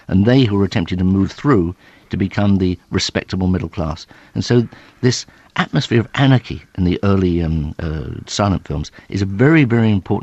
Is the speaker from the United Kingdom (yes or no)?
yes; England, United Kingdom; oh, you're an Australian. I said, actually, no, I'm English.